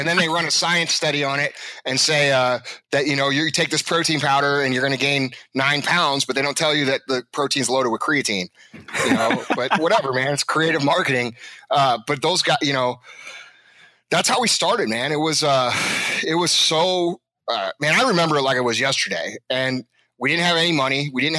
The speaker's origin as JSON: {"language": "English", "town": "St. Louis", "region": "Missouri", "country": "United States", "tie": "born or raised there", "said": "I grew up in South County, St. Louis, Missouri, and I did all the things little entrepreneur kids do."}